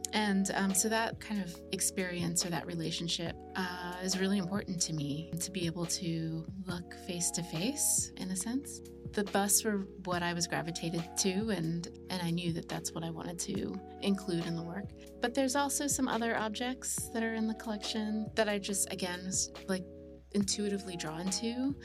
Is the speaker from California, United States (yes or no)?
no; Baltimore, Maryland, United States; not just as an Egyptian, but as an American, as an artist, as a Baltimorean